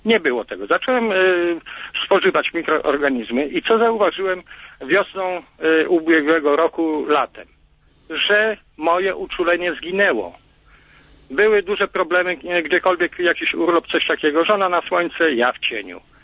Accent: Bełchatów, Łódź Voivodeship, Poland; I ja jestem z Bełchatowa.

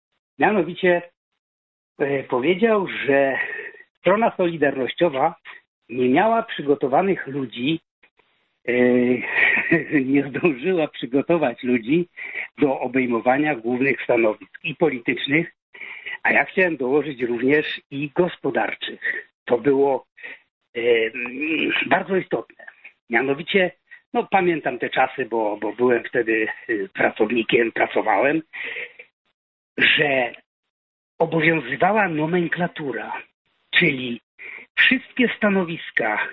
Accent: Silesian Voivodeship, Poland; bo ja ze Śląska tutaj jestem

